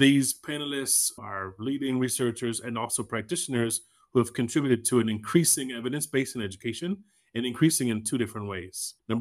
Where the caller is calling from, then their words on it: Kenya; I'm calling from Kenya, though I'm based in Ethiopia